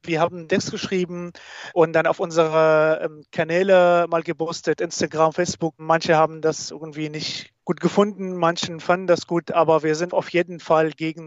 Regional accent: Syria; now in Germany; ich komme auch aus Syrien. Ich bin in Deutschland seit 2015

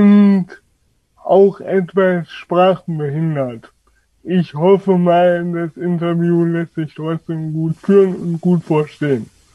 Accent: Halberstadt, Saxony-Anhalt, Germany; born there; Ich bin 1978 hier im Wahlkreis geboren, in Halberstadt genauer gesagt.

